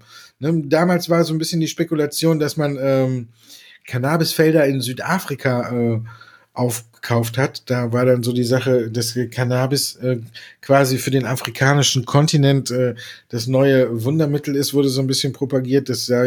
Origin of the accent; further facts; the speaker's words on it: Düsseldorf, North Rhine-Westphalia, Germany; born there; ich als geborener Düsseldorfer